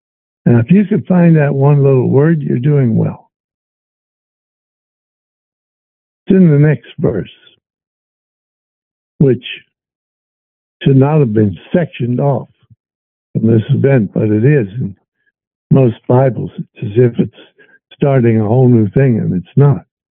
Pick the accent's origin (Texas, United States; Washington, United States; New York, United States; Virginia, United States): Virginia, United States; moved away; I'm from Virginia. So I pay a little attention, not that much, to what's going on there. I still have friends back there.